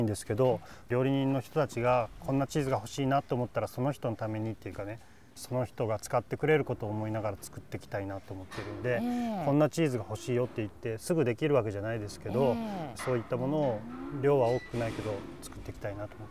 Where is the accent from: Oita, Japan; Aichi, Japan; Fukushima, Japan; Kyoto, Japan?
Oita, Japan; 湯布岳が見えるところが僕のふるさとっていうのをそこから感じるようにはなりました。